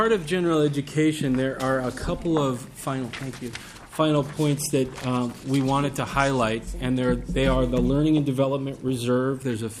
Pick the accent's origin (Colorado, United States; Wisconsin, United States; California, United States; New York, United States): California, United States; I grew up in California, so I can speak a little bit about it.